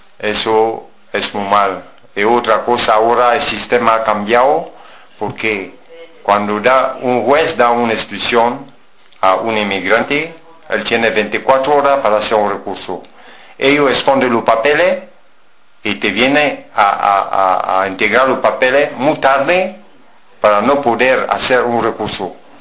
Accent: Cameroon; Spanish is a second language; now in Spain; Soy inmigrante, soy de Camerún.

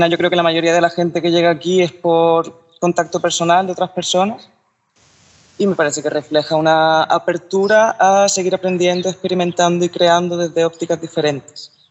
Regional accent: Málaga, Andalusia, Spain; moved away; yo vengo de Málaga y llegué hace 2 años.

